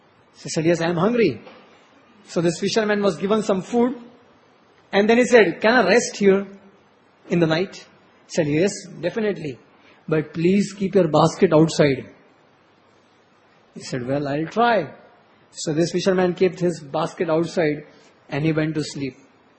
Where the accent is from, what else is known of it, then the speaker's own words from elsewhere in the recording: India; I'm a patriotic, I'm an Indian, I'm a very, very loyal citizen of this nation.